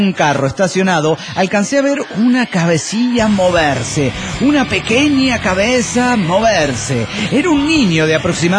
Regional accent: Mendoza, Argentina; yo soy de Mendoza, originaria de Mendoza, Argentina. Mis viejos tienen un aserradero allí.

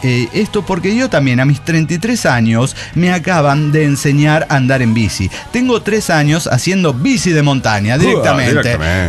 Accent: Camiri, Santa Cruz, Bolivia; soy del sur de Bolivia, de la localidad de Camiri, el Chaco cruceño, ajá, que pertenece al departamento de Santa Cruz, cuya capital es Santa Cruz de la Sierra

